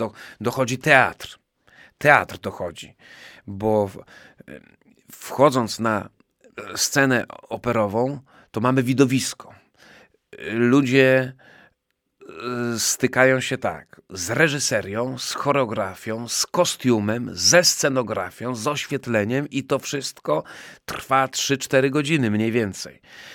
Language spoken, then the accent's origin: Polish; Łomża, Podlaskie Voivodeship, Poland; Łomżanin albo Łomżyniak, może w ten sposób, jako Łomżyniak, proszę Państwa, z urodzenia, z wykształcenia, podstawową szkołę średnią tu realizowałem.